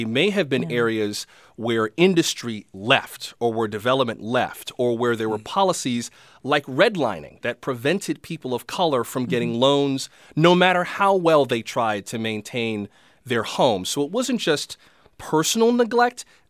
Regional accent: Richmond, California, United States; And now my hometown of Richmond is seeing gentrification arrive. The house I grew up in a blue-collar section of the Richmond Flatlands, sold for $15,000 in 1958, and now lists for close to $1 million.

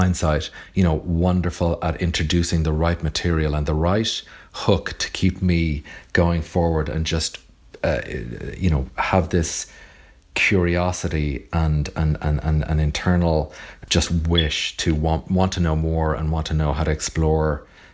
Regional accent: Dublin, Leinster, Ireland; I grew up in Dublin.

